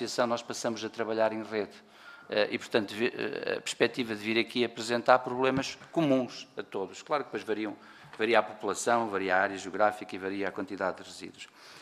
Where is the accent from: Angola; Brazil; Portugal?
Portugal; Norte; Eu, pessoalmente, venho de Trás-os-Montes.